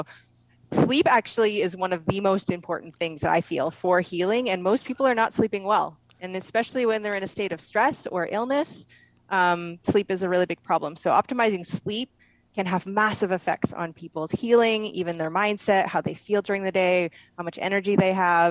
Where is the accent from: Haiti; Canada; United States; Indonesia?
Canada; now in Costa Rica; Okay, so I'm originally from Canada. I've been living in Costa Rica now for 7 years.